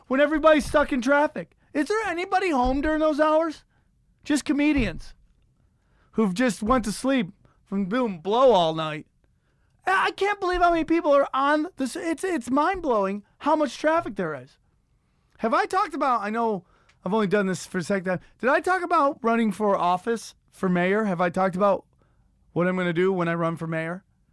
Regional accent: Cortland, New York, United States; now in Los Angeles, United States; I've taken people from my hometown, Cortland, New York, who've come out to see me, and they want to take pictures of the traffic.

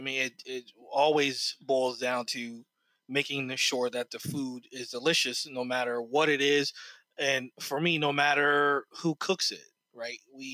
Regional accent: New Jersey, United States; My grandmother, I grew up in New Jersey. She grew up in North Carolina.

